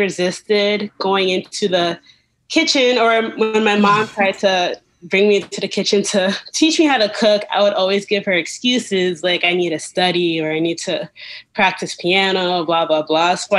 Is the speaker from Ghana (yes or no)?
yes; Upper West, Ghana; So Dagari is the native language of my parents. We're from the Gati tribe, which is in the upper west of Ghana.